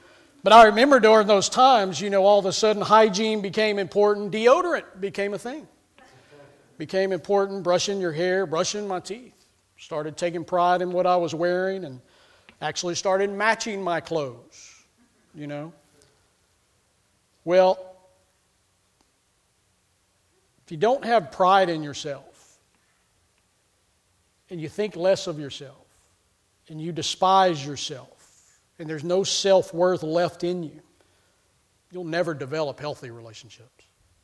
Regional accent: Texas, United States; I'm from Texas.

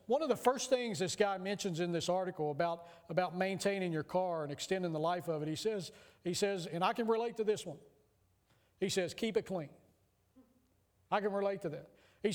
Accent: Texas, United States; I grew up in Texas. You know, there's a lot of dirt roads in Texas

